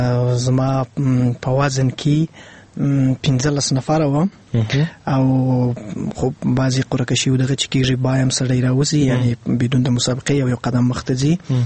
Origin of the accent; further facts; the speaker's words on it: Afghanistan; زه د افغانستان څخه يم